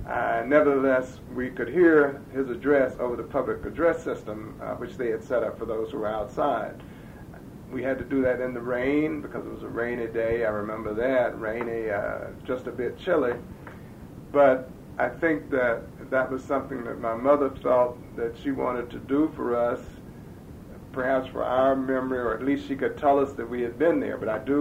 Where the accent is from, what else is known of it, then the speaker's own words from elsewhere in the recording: Chapel Hill, North Carolina, United States; One of the other aspects of growing up in Chapel Hill and my personal situation was that obviously we knew most of the other kids who were in school because it was a fairly small school.